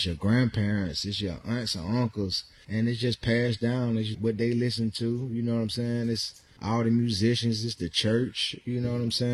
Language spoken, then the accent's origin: English; Bessemer, Alabama, United States; I have mixed feelings when I go back to my hometown of Bessemer, Alabama, because it's not a lot of opportunity there